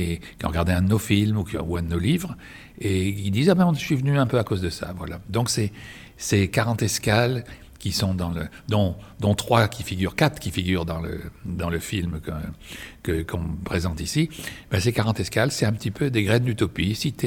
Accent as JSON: {"language": "French", "country": "Madagascar", "tie": "born there", "also_born_or_lived": "Saint-Pierre-et-Miquelon", "said": "Ah ben toujours, je suis né dans une île. Je suis né à Madagascar, d'un père né dans une île en Corse. J'ai vécu à Saint-Pierre-et-Miquelon."}